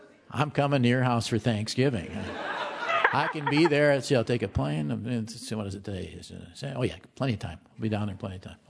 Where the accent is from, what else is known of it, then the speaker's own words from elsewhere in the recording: Wisconsin, United States; I'm from Wisconsin here. It's always in the 50s, 60s, even in the middle of winter.